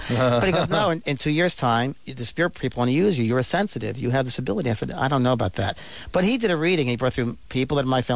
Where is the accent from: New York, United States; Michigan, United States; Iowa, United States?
New York, United States; I'm from New York, and I was thinking, what is going on here?